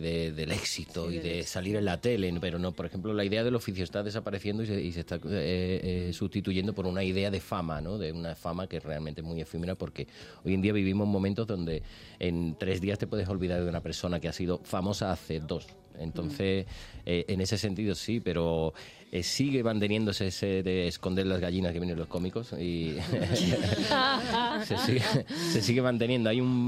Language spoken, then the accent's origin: Spanish; Seville, Andalusia, Spain; Yo soy de Las 3000 Viviendas, quiero dejarlo aquí claro, sí, reivindicarlo desde aquí.